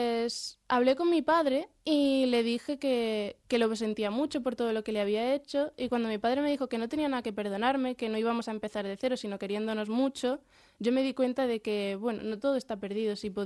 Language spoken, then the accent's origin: Spanish; Madrid, Community of Madrid, Spain; yo nací aquí, en Madrid, y he vivido aquí, pero sí, mi familia está allí.